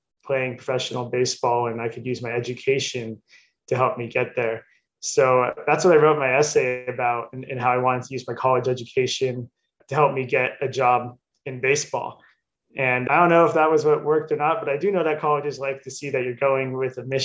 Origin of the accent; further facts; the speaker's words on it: California, United States; I'm from California and I grew up going to San Jose Giants games.